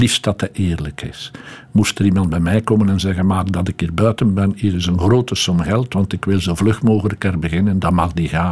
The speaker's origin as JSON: {"language": "Dutch", "town": "Leuven", "region": "Flanders", "country": "Belgium", "said": "Ik ben wel van Leuven"}